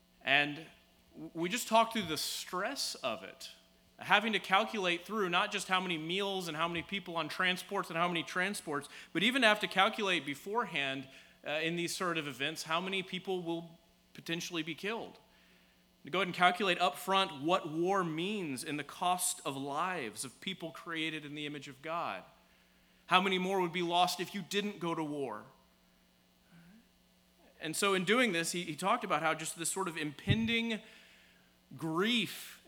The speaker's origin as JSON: {"language": "English", "town": "Dallas", "region": "Texas", "country": "United States", "said": "We're from Dallas area, and my parents still live there, and my younger brother does."}